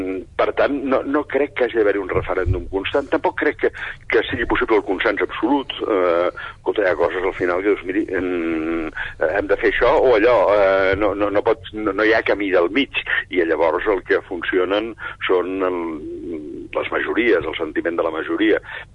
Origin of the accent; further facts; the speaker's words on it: Terrassa, Catalonia, Spain; Jo soc de Terrassa